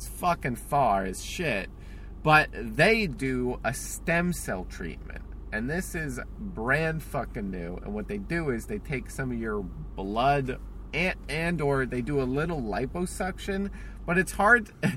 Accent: New Jersey, United States; I'm from New Jersey, so like I have just an abrasive personality.

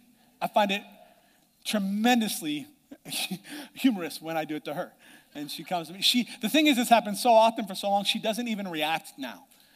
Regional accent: Nebraska, United States; I didn't even bother with going to the zoo because I'm from Nebraska.

